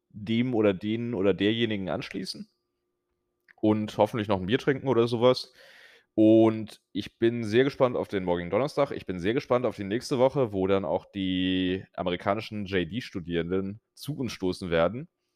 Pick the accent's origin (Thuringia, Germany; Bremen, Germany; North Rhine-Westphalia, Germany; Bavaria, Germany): North Rhine-Westphalia, Germany; Cologne; now in Berlin, Germany; als gebürtiger Kölner und jemand, der in einem etwas freundlicheren Umfeld als Berlin aufgewachsen ist